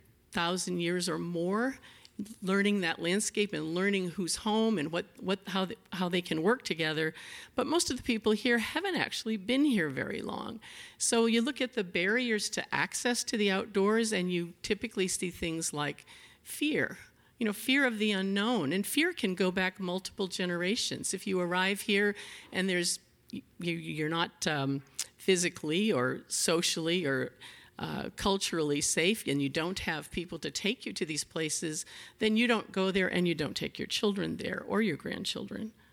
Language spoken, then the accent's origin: English; New England, United States; many people who live here have come from somewhere else. I came from New England.